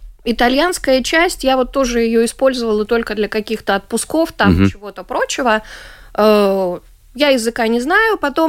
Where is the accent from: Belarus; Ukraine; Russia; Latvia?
Latvia; moved away as an adult; когда я из Латвии, которая относительно недавно стала независимой, уехала учиться в Москву.